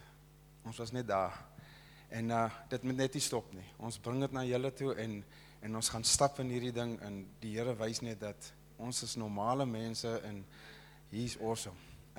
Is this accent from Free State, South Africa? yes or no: no; Prince Albert, Western Cape, South Africa; Ons is van Prins Albert. Ek en Renier.